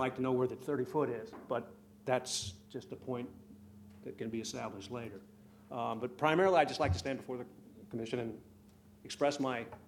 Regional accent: Virginia, United States; now in Delaware, United States; Originally, I came from the Northern Virginia area, and I was part of the construction boom over there

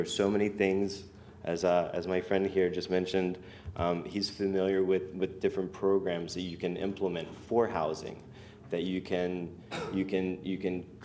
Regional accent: Delaware, United States; I'm from Sussex County originally, so I've always been familiar with it.

